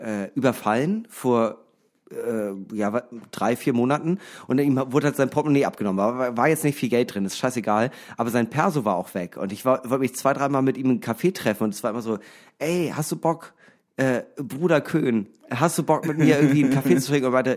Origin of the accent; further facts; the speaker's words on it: Flensburg, Schleswig-Holstein, Germany; Ah, geil, Flensburg, meine alte Heimat. Ich bin ja quasi Däne.